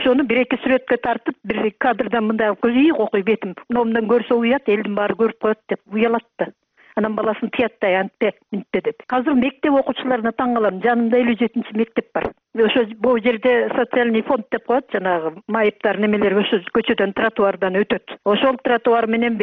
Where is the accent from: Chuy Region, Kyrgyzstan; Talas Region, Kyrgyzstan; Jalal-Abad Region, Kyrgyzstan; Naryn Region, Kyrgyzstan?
Naryn Region, Kyrgyzstan; Kochkor; Кочкордон болом.